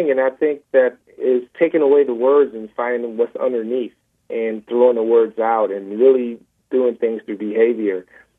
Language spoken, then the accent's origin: English; Milwaukee, Wisconsin, United States; it was based off my experience growing up in Milwaukee, Wisconsin. My grandmother lived on 10th and Burlite.